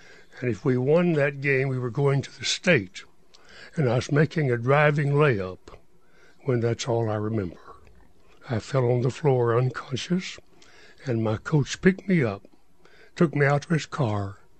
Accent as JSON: {"language": "English", "town": "Ada", "region": "Oklahoma", "country": "United States", "tie": "born or raised there", "said": "Yes. I grew up in Ada, Oklahoma, and at 15, I left home."}